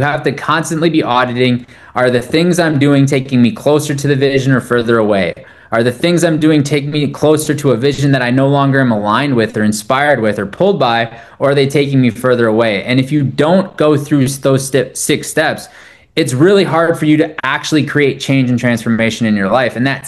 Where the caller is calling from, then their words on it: Austin, Texas, United States; I mean, I'm calling in from Austin